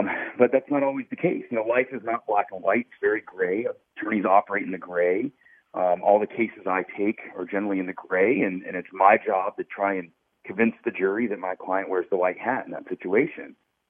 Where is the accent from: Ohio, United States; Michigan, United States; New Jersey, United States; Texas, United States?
Ohio, United States; Dayton; I'm originally from the Dayton area.